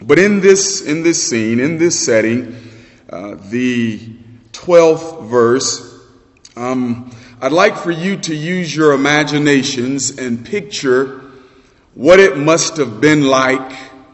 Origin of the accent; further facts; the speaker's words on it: Florida, United States; I grew up in South Florida, and as a boy, did not get to do much camping.